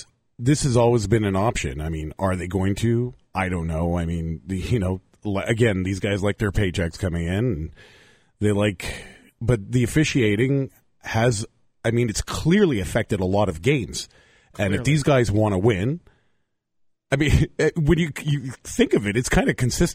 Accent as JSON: {"language": "English", "town": "Laval", "region": "Quebec", "country": "Canada", "tie": "born or raised there", "said": "especially growing up in Laval, a lot of my teams were made up of a lot of Jewish kids"}